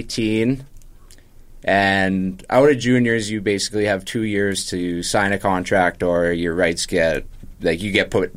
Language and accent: English; Bethune, Saskatchewan, Canada; I grew up playing in Bethune up until my, Bantam year, which I would have been 14, I guess, and then moved away. I went to Moose Jaw, Saskatchewan, and played my second year Bantam there.